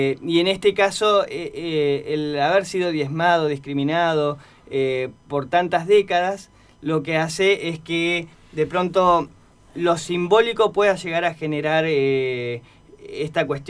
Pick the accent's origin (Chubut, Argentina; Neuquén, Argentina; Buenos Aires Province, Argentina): Neuquén, Argentina; yo soy de Neuquén, es bastante difícil viajar